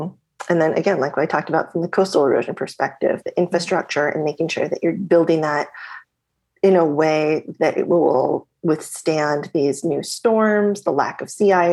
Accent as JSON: {"language": "English", "town": "Anchorage", "region": "Alaska", "country": "United States", "tie": "born or raised there", "said": "So I grew up in Anchorage, Alaska"}